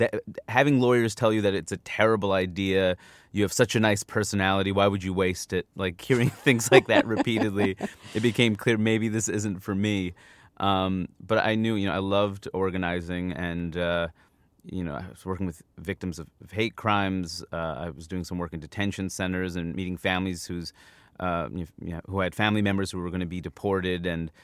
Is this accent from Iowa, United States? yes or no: no; New York, United States; And, I'm from New York. I know, like, the New York scene's harder